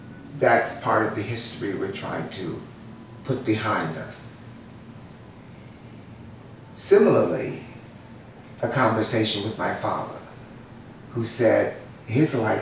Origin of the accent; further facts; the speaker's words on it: Baltimore, Maryland, United States; When I was growing up in Baltimore, Maryland, as I'm sure every black neighborhood across the country had, a street that was the cultural spine of the neighborhood.